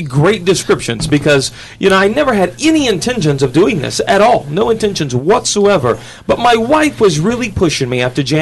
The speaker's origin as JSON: {"language": "English", "town": "Tulsa", "region": "Oklahoma", "country": "United States", "said": "You know, I'm from Tulsa."}